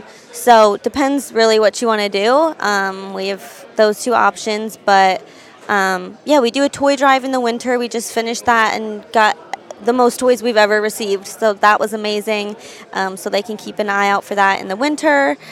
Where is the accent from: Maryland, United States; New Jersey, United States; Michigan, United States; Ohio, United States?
Maryland, United States; I didn't, but I am from Maryland, but more so Howard County.